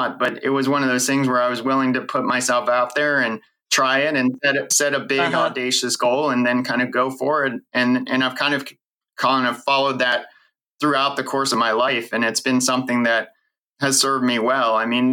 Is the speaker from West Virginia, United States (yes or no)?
yes; Morgantown, West Virginia, United States; born there; now in Arlington, United States; I was born in Morgantown, West Virginia, and I live in Arlington, Virginia, which is about 10 kilometers or 6 or 7 miles from Washington, D.C.